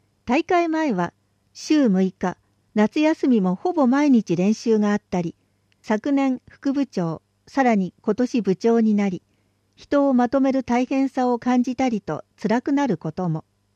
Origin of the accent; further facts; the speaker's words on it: Yokohama, Kanagawa, Japan; 生まれてから中学卒業まで鶴見区で育ちました。人格が形成された場所です。